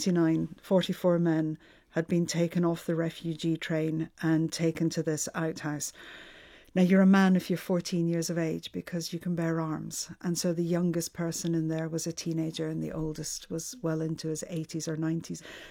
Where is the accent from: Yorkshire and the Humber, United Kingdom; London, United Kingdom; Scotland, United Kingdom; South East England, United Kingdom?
Scotland, United Kingdom; And I can remember always being very aware of being Scottish, not a nationalist in terms of politics, but being very Scottish.